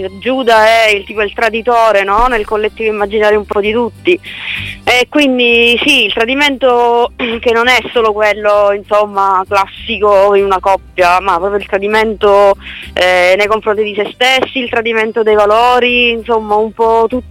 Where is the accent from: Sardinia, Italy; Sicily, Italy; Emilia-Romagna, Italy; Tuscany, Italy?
Sicily, Italy; Lentini; in questo momento sono nel mio paese d'origine, a Lentini, vicino Siracusa.